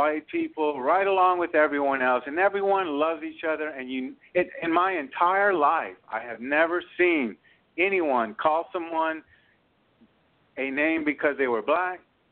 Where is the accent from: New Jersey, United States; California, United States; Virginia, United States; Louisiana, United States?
Louisiana, United States; New Orleans; Because, see, I'm from New Orleans. There is at least half black population here.